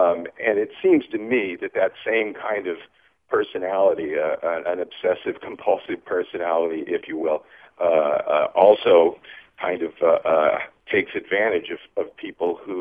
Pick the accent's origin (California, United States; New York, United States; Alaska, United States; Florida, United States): California, United States; San Diego; because I'm from San Diego and it's a Navy town.